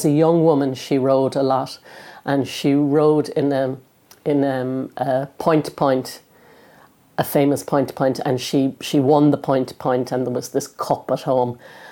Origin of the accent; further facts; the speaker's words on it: Leinster, Ireland; I'm a Kildare woman, I'm from Bridget country.